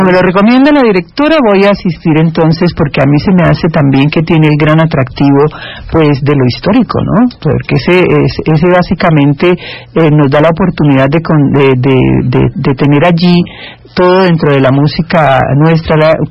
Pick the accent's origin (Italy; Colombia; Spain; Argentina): Colombia; Cali, Valle del Cauca; como caleños